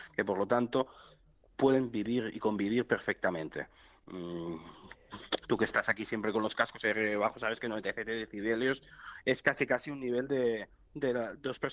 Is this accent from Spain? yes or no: yes; Barcelona, Catalonia, Spain; Yo, que soy de Barcelona, tengo el corazón muy puesto aquí en Alicante.